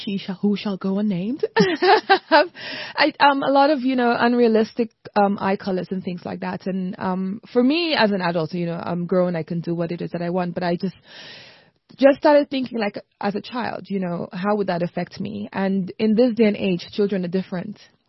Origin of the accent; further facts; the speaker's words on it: St. Lucia; I grew up in the Caribbean island of St. Lucia, and I was sort of like an only child growing up in the house